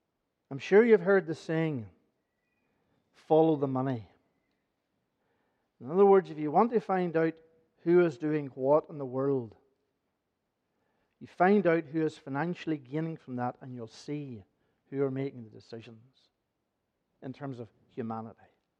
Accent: Northern Ireland, United Kingdom; Growing up in Northern Ireland

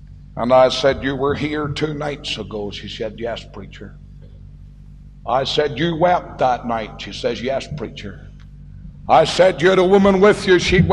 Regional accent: Ballymena, Northern Ireland, United Kingdom; I went to visit a young man who was mixed up in the pleasures of my hometown of Ballymena.

